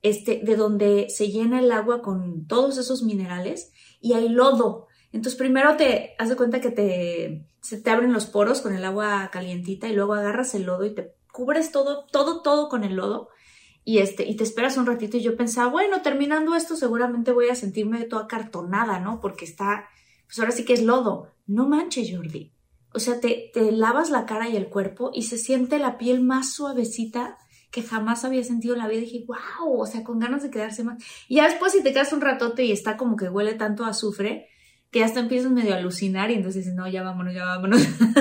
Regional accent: Mexico; ya que somos mexicanos.

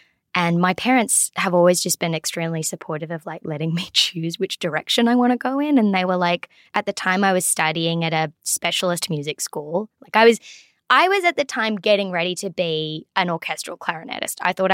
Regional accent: Australia; And now I'm like, oh no, I'm Australian all the time. Where is that skill that I used to have?

